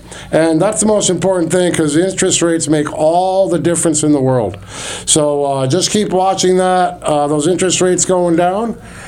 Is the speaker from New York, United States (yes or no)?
no; Colorado, United States; I come from Colorado, man.